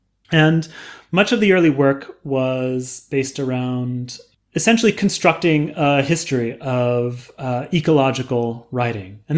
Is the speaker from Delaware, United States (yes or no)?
no; San Diego, California, United States; So I grew up in San Diego in California.